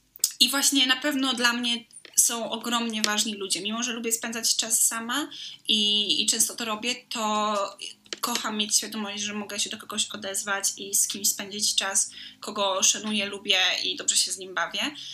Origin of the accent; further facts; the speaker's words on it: Gdańsk, Pomeranian Voivodeship, Poland; moved away; mimo że ja jestem z Gdańska i moja najbliższa rodzina, z którą też mam dobry kontakt, jest stąd